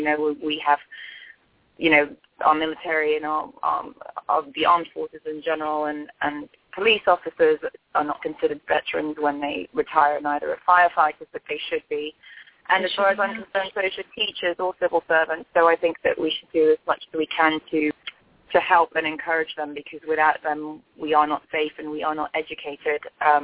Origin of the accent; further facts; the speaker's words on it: Nigeria; I'm from Nigeria, and unfortunately, recently they outlawed homosexuality as punishable by death. I'm also biracial, and my parents met in this country